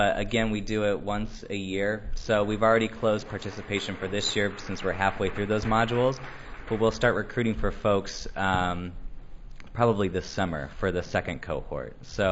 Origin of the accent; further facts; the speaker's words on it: Idaho, United States; So if EPT can happen in my home state of Idaho, then it can happen anywhere.